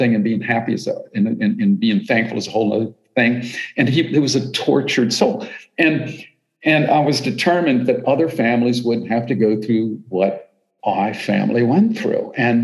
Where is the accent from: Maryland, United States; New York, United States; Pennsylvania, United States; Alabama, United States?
Maryland, United States; Silver Spring; I'm originally from the Silver Spring outside of DC area